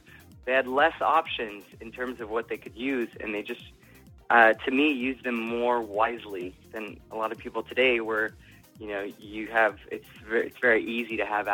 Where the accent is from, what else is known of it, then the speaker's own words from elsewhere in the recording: Montreal, Quebec, Canada; now in United States; for me, I grew up mostly in Canada, in Montreal.